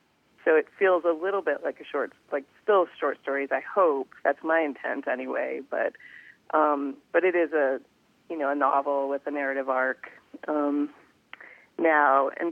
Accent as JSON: {"language": "English", "town": "Fairbanks", "region": "Alaska", "country": "United States", "tie": "born there", "said": "Well, I'm third generation Alaskan. I was born in Fairbanks."}